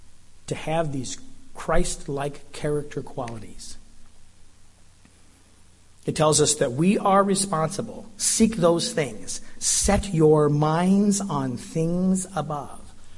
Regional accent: Denver, Colorado, United States; I'm from Denver and I follow the Broncos.

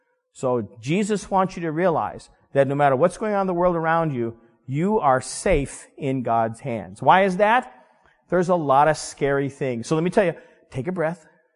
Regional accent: United States; I thought, here I am. I'm an American. I have religious materials. I'm going to go to prison.

